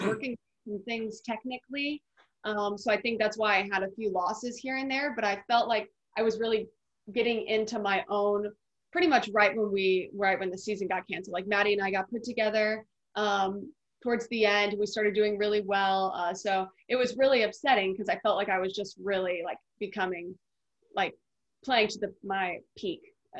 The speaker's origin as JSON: {"language": "English", "region": "California", "country": "United States", "tie": "born or raised there", "said": "Sammy Slater, who I grew up playing against in California"}